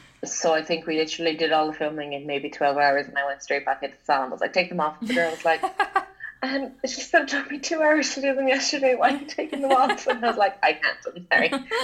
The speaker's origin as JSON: {"language": "English", "country": "Ireland", "said": "and I think as Irish people as well, particularly, we love feeding into being like shite, and we love bad news for whatever reason."}